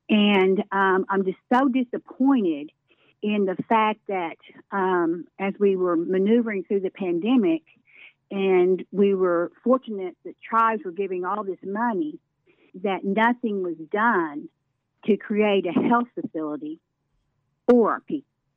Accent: Elgin, Oklahoma, United States; And so as we grew up in Elgin and driving back and forth with my father working at Fort Sill

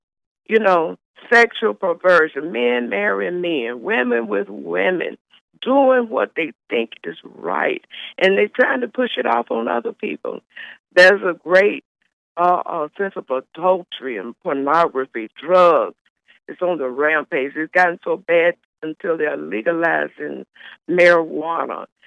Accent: Birmingham, Alabama, United States; now in Cincinnati, United States; Yes, I'm from Birmingham, Alabama. In 1980, I decided to move to Cincinnati, Ohio.

